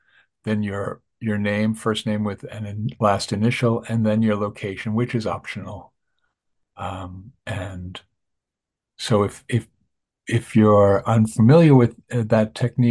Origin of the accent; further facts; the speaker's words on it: New York, United States; I'm from New York, and I've been to, gosh, I think 8 ABCs